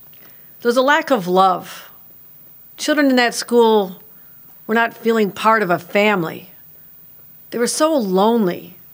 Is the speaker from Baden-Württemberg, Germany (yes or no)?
no; Hamburg, Germany; I'm from Hamburg.